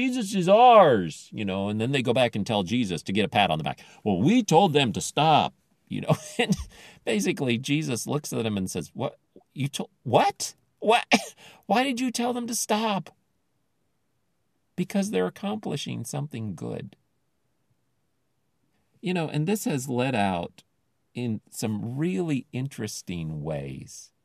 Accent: Philippines; I got to tell you, growing up in the Philippines, one of the things that used to just make me cringe

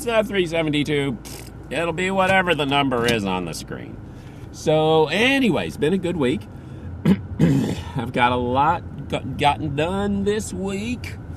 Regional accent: United States; I said, well, I'm not Japanese. I'm an American.

